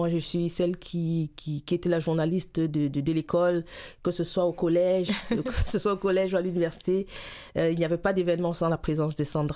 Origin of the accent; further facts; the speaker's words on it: Cameroon; now in Canada; je suis venue directement du Cameroun